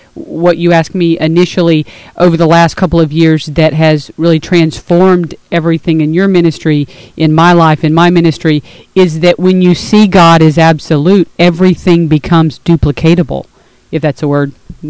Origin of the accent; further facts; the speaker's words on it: Live Oak, Florida, United States; She's from my hometown.